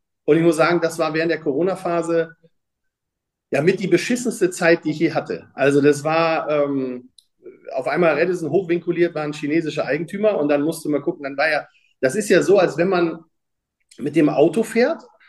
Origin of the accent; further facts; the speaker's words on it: Bremen, Germany; ich bin aus Bremen